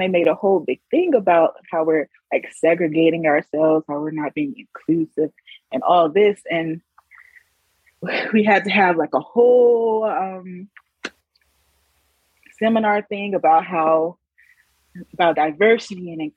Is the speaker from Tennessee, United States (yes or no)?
yes; Memphis, Tennessee, United States; because I'm coming from Memphis, Tennessee, which is a major Black city. I've only interacted with Black people. I've only been to school with Black people my whole life.